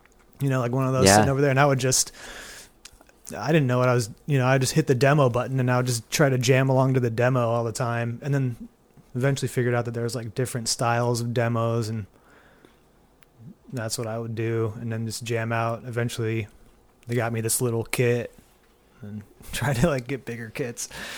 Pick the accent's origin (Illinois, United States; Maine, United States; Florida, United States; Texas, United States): Illinois, United States; DeKalb; Well, I'm from DeKalb, which is where Northern Illinois University is. Well, I'm kind of from, I moved around to Illinois.